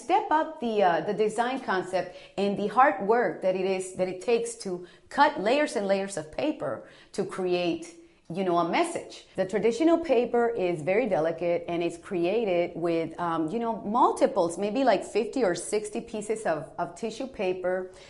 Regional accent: Brownsville, Texas, United States; now in Indianapolis, United States; grew up with two cultures. My Mexican culture, which I adore and I still do, growing up in Brownsville with my parents and spending all my summers in Mexico with my grandmother, with my cousins.

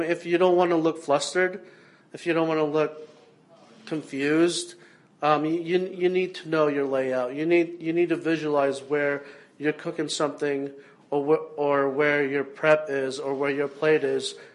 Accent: Philippines; We're not. I am Filipino, and I want to keep that with what I'm doing, but it's never going to be just a Filipino restaurant.

